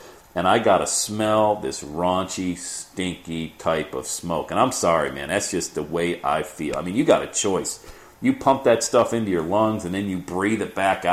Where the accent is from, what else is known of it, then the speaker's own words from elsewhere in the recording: Cincinnati, Ohio, United States; I wake up in my hometown, Cincinnati, Ohio.